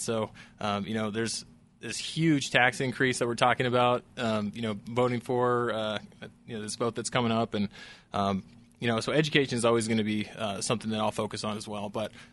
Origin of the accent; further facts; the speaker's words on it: Montrose, Colorado, United States; also born or lived in Salida / Durango; I'm a second-generation Colorado native. I grew up on the Western Slope, small town. Originally was born in Salida, and then we moved when I was really young to the Durango area and wound up going to junior high and high school in Montrose.